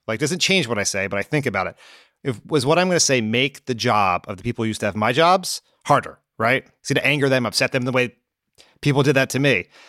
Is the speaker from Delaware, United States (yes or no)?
yes; Delaware, United States; I grew up in Delaware.